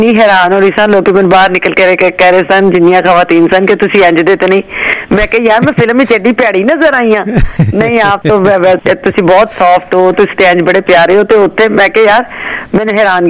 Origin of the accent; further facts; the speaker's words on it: Lahore, Punjab, Pakistan; ਮੈਂ ਲਾਹੌਰ ਤੋਂ ਜੀ, ਲਾਹੌਰ ਤੇ